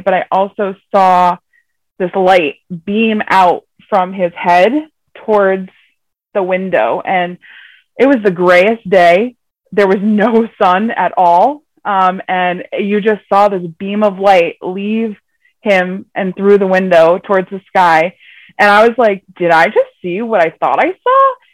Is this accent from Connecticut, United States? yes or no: yes; Connecticut, United States; I'm from Connecticut, here in the USA. It is 11 o'clock here.